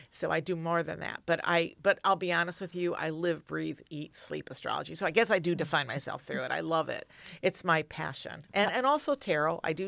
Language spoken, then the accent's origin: English; Toledo, Ohio, United States; also born or lived in California; I grew up in Toledo.